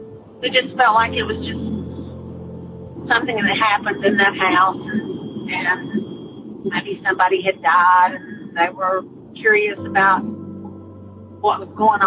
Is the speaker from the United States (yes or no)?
yes; Concord, North Carolina, United States; also born or lived in Bristol, Tennessee; I'm from Concord, North Carolina. I lived in a house in Bristol, Tennessee with my husband and two children.